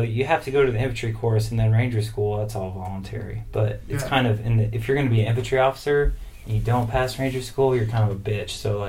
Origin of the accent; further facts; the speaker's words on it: Texas, United States; South Texas.